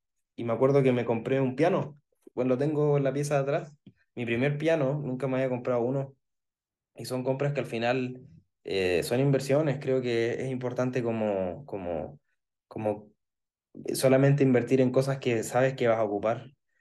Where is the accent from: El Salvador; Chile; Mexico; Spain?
Chile; como soy de Chile, tengo que comer chile